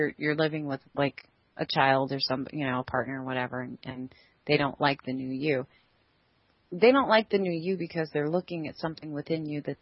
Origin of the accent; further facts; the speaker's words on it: California, United States; growing up in California, you know, and living in California, it was always, you are what you drive.